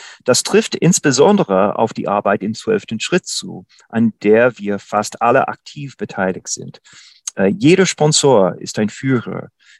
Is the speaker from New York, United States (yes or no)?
yes; Buffalo, New York, United States; German is a second language; in meiner Heimatstadt Buffalo, ich komme aus Buffalo in den Vereinigten Staaten, USA